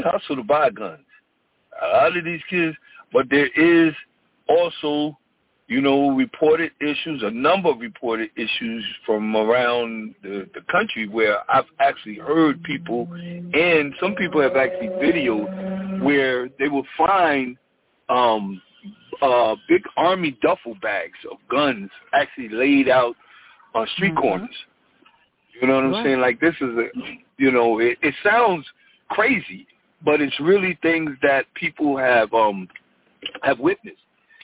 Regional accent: Paterson, New Jersey, United States; now in Norfolk, United States; with everything that's been going on here in Norfolk, in other cities that I love, as my hometown, Paterson, New Jersey

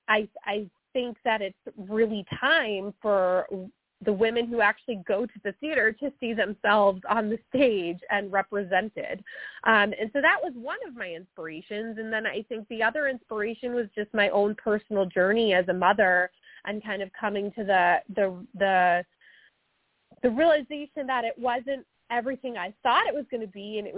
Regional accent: Connecticut, United States; now in Boston, United States; I am from the Boston area, and I actually grew up in Connecticut

